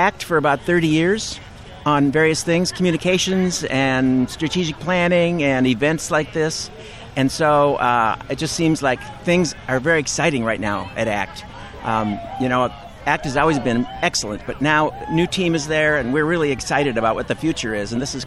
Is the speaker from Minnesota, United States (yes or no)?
yes; Minneapolis, Minnesota, United States; I'm from Minneapolis.